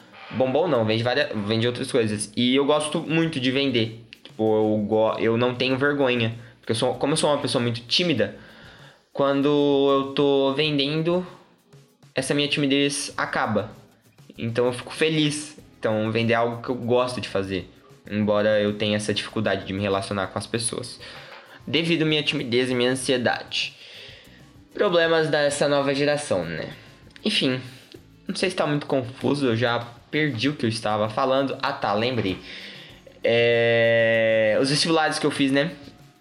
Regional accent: São Paulo, Brazil; Sou do interior de São Paulo, tá, gente? Esqueci de falar isso, mas eu sou do interior de São Paulo, então se eu puxar o R, não liguem.

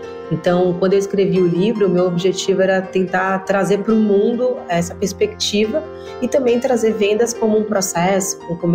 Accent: Bahia, Brazil; Eu também sou baiana, e vocês vão perceber ao longo desse episódio o meu sotaque.

